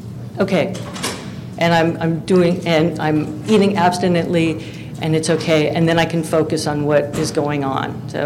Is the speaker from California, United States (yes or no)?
yes; San Jose, California, United States; I'm from San Jose, California.